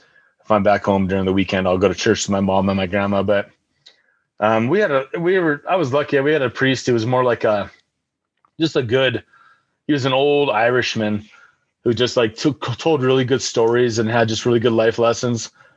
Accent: Montana, United States; moved away; Yep, on the eastern part of Montana, where there's really

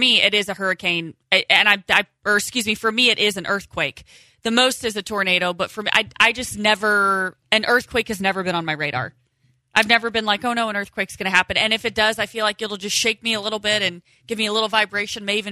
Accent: Indiana, United States; I mean, I'm from Indiana. Never worried about a hurricane. Never worried about a tsunami.

